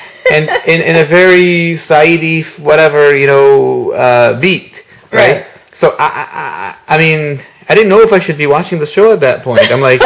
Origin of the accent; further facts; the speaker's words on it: Egypt; English is a second language; I was born and raised in Egypt, so my terminology would be more Egyptian.